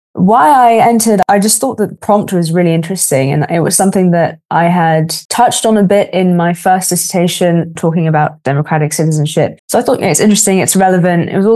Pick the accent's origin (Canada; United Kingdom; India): United Kingdom; London; I'm speaking from London today at home. This is where I live, where I'm from.